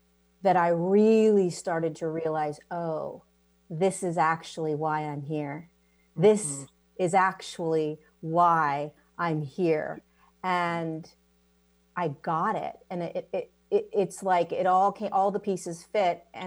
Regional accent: California, United States; born there; So I was born in California.

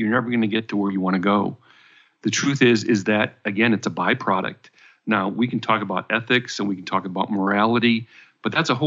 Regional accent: San Francisco, California, United States; We came from San Francisco, so it's not a quarter anymore.

